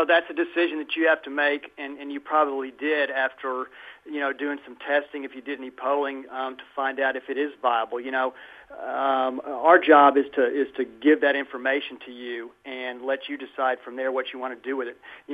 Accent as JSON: {"language": "English", "town": "Dallas", "region": "Texas", "country": "United States", "tie": "born or raised there", "said": "I'm a Dallas guy. I was born and raised in Dallas."}